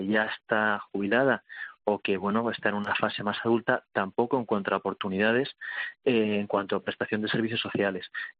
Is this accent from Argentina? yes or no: no; Castile and León, Spain; cuando acudo a mi tierra, a Castilla y León, ver lo que sucede